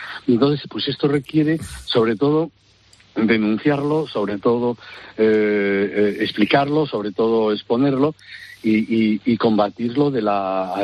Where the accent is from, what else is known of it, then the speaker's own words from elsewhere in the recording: A Coruña, Galicia, Spain; born there; porque yo era también diputado socialista por La Coruña, por mi ciudad natal